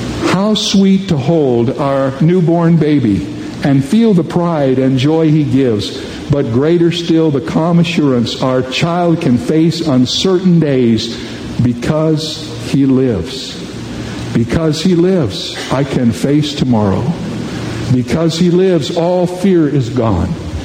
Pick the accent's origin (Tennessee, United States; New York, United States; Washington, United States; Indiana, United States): Indiana, United States; I grew up in ministry in Indiana, not very far away from them, and they're wonderful folks.